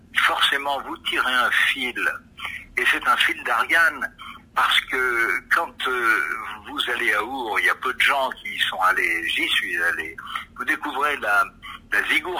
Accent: Casablanca, Casablanca-Settat, Morocco; born there; Je suis né à Casablanca, au Maroc, donc dans un pays qui était un mélange des cultures.

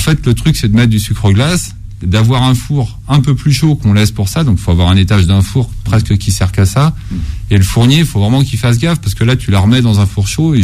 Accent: Pays de la Loire, France; moi, je suis originaire de la Mayenne.

